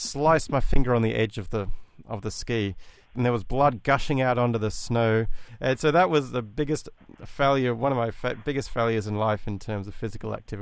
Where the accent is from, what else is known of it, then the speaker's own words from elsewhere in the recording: Australia; I'm from Australia, and believe it or not, we have a ski hill there.